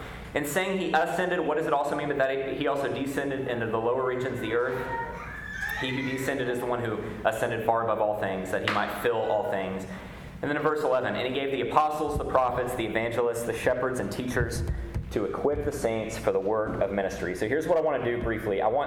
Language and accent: English; Texas, United States; now in Fort Worth, United States; That doesn't really mean a lot to us in Fort Worth, Texas, but I am from West Texas, and to own the cattle on 1,000 hills means a lot.